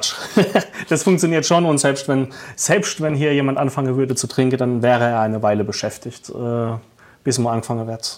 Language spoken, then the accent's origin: German; Rhineland-Palatinate, Germany; Als Pfälzer